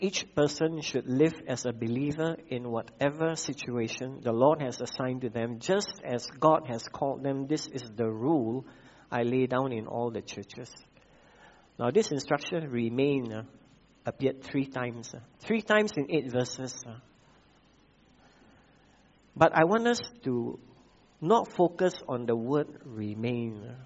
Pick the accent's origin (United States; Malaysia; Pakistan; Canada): Malaysia; Sometimes I wonder why I was born in Malaysia.